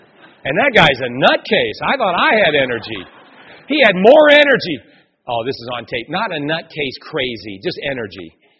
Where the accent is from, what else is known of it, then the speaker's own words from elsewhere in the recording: United States; as an American, as a human being, I couldn't have been more proud of my country